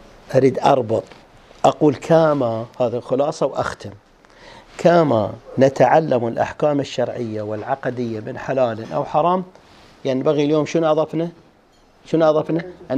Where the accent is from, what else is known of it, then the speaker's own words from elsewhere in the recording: Eastern Province, Saudi Arabia; accent: Hasawi; ما اقرا على لهجتنا الحساوية